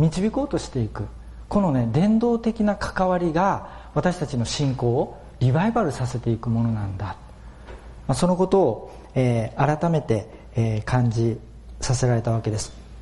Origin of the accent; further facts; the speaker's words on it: Fukuoka, Japan; 私の実家が九州の福岡にあるんですけれども